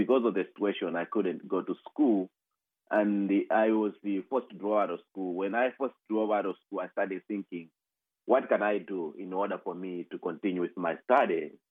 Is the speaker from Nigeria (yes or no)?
no; Malawi; So I grew up in Malawi, in a small village in Malawi. I grew up in the farming village. So my parents are farmers.